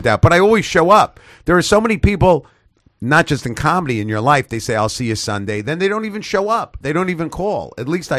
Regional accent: Brooklyn, New York, United States; I'm from Brooklyn, all right. I think I know good pizza

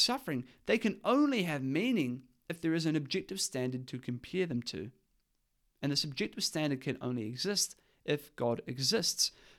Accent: Christchurch, Canterbury, New Zealand; If you're in Christchurch, my hometown, and you want to come and have a discussion with me or debate me or anything like

